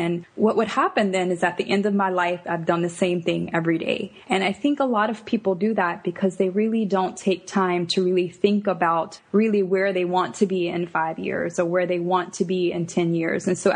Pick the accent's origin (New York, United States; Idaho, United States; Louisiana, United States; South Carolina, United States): Louisiana, United States; New Orleans; I'm from New Orleans, actually, originally. From there, I went to college. And from there, I went to dental school at the University of Alabama.